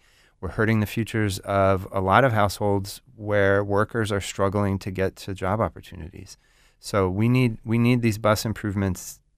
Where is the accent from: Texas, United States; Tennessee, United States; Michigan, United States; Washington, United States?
Washington, United States; Seattle; I grew up in the Seattle area, and Seattle has been growing bus ridership.